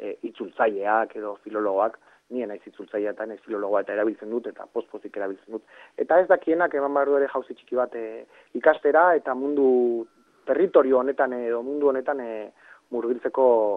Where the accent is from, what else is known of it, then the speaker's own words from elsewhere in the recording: Basque Country, Spain; nire kasuan ni euskalduna naiz eta nik egin behar dut euskaraz.